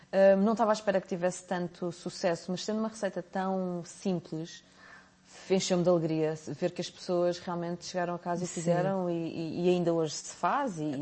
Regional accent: Portugal; Adoramos pão, nós somos portugueses, adoramos pão

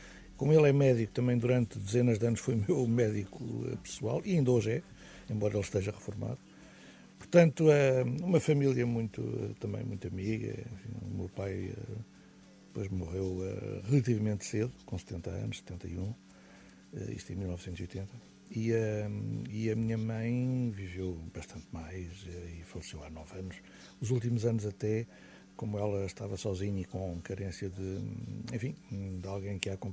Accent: Lisbon, Portugal; Eu vivi a minha infância em Lisboa. Eu nasci, e como grande parte das pessoas que nasciam em Lisboa, na maternidade Alfredo da Costa, São Sebastião da Pedreira. Depois fui batizado na Igreja do Campo Grande

